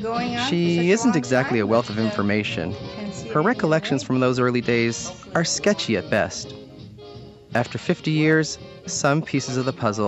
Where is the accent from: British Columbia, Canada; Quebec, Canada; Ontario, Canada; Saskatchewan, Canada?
Ontario, Canada; Toronto; On a recent trip to my hometown of Toronto, I joined the girls on Maj night.